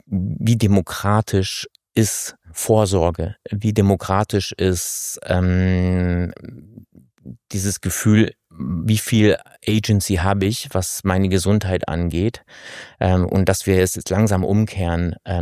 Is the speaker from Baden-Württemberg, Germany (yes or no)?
yes; Stuttgart, Baden-Württemberg, Germany; ich bin doch aus Stuttgart ursprünglich.